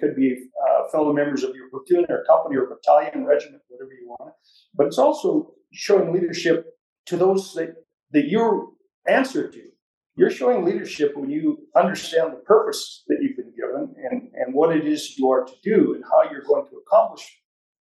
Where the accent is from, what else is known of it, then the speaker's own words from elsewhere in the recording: Canada; when you travel as a Canadian to Europe and you're tied to an event like the liberation of Europe, it's pretty special